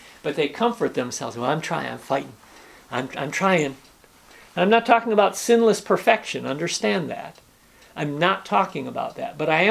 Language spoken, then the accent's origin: English; United States; But as an American, I respect other paths to God.